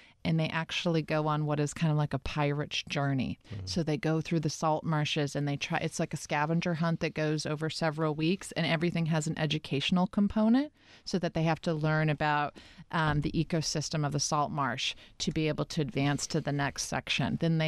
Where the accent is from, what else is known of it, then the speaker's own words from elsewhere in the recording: Wyoming, United States; also born or lived in Kansas; I grew up in Wyoming. And I think that that was more catalytic than I appreciated at the time, because when you come from Wyoming, you